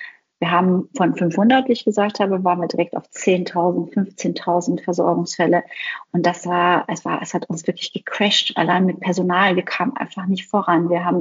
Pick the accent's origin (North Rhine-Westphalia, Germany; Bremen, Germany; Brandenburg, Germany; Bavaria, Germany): North Rhine-Westphalia, Germany; Düsseldorf; also born or lived in Iran; ich komme gebürtig aus dem Iran. Also ich bin eine Perserin, aber in Düsseldorf aufgewachsen.